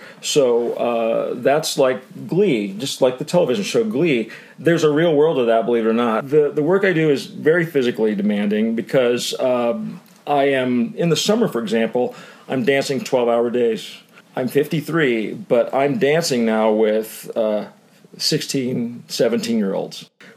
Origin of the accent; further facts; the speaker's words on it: Lafayette, Indiana, United States; I grew up in Lafayette, Indiana, so the middle of corn and pigs and cows, and everyone works on farms